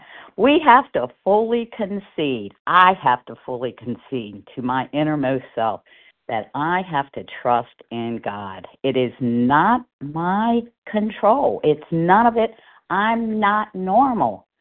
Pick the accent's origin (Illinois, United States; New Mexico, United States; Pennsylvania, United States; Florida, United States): Pennsylvania, United States; I'm from Pennsylvania, but I think I might be listed as … in Maryland.